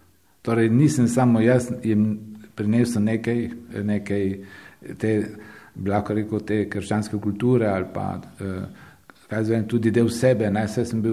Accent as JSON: {"language": "Slovenian", "town": "Lenart", "region": "Drava", "country": "Slovenia", "said": "Prihajam pa iz Slovenskih goric, od Svetega Lenarta, v Slovenskih goricah in sicer z takšne bolj razvejane vasi za Markova. To ni taka gručasta vas, ampak so to takle raztresene domačije."}